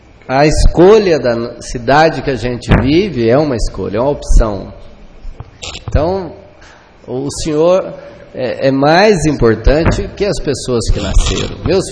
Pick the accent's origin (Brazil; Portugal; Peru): Brazil; Alterosa, Minas Gerais; born there; now in Alfenas, Brazil; Eu também não nasci aqui em Alfenas, sabe, pastor? Nasci em Alterosa.